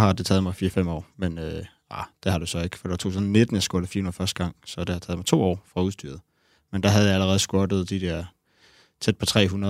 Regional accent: Næstved, Zealand, Denmark; Jeg er fra Næstved.

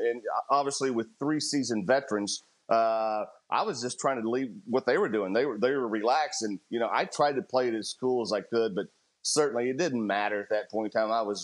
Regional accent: Houston, Texas, United States; because I had had near misses in my hometown of Houston at the Houston Open a number of times

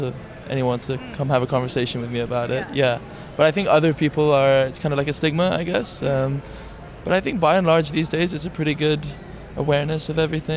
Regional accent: Lebanon; now in London, United Kingdom; I'm Lebanese.

